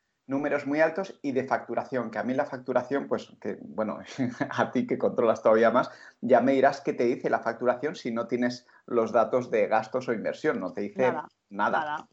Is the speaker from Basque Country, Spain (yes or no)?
yes; San Sebastián, Basque Country, Spain; yo estudié en Barcelona, soy de Donosti, estudié en Barcelona la parte final del segundo ciclo de biología.